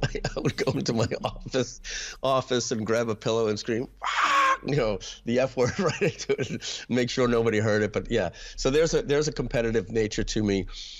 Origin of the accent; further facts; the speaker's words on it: New York, United States; especially I'm from New York